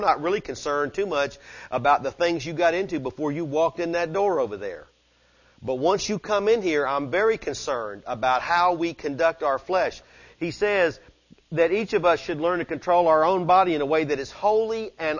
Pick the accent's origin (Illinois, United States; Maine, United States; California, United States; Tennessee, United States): Tennessee, United States; we're from Tennessee, and we can do all that, but that's just fun, right?